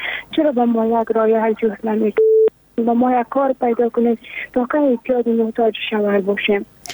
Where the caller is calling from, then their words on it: Kabul, Afghanistan; من از کابل هستم،